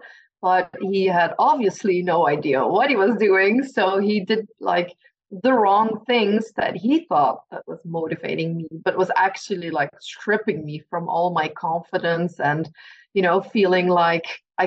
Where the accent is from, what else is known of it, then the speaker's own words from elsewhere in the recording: Belgium; English is a second language; I don't know the word because I'm from Belgium, so I'm not always good with the terms in English.